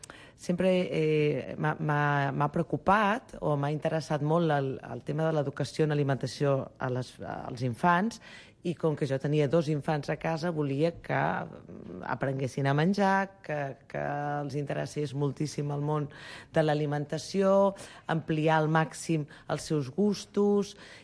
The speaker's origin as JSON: {"language": "Catalan", "town": "Granollers", "region": "Catalonia", "country": "Spain", "tie": "born or raised there", "said": "Jo sóc filla de Granollers"}